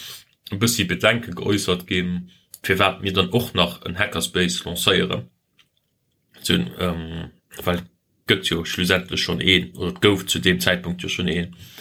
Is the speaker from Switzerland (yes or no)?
yes; Switzerland; was für ein richtiger Eislick als Schweizer ist, halt kein Eislick.